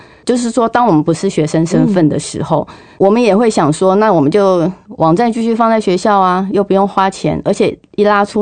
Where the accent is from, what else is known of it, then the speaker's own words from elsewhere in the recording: Kaohsiung, Taiwan; 我是高雄人，那边有个春秋阁，